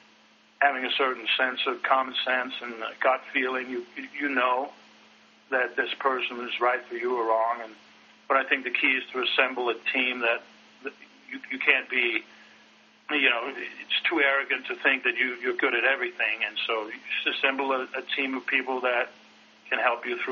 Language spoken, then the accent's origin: English; Copenhagen, Capital Region of Denmark, Denmark; moved away; I'm from Copenhagen, Denmark, and I came over here as an exchange student